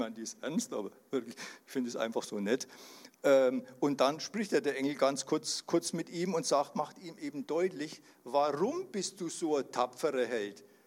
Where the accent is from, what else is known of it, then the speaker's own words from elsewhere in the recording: Geroldsgrün, Bavaria, Germany; Gut, ich komme aus Geroldsgrün im Frankenwald, im frommen Frankenwald.